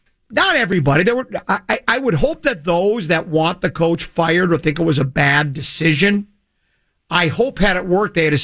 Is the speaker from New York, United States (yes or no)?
no; Coon Rapids, Minnesota, United States; also born or lived in Detroit; I was born in Detroit, grew up in Coon Rapids, ABC schools. I'm a tough guy.